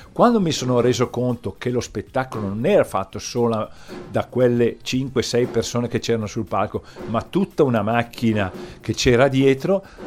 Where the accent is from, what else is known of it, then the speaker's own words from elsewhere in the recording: Brescia, Lombardy, Italy; moved away; also born or lived in Bologna / Trieste; io sono di Brescia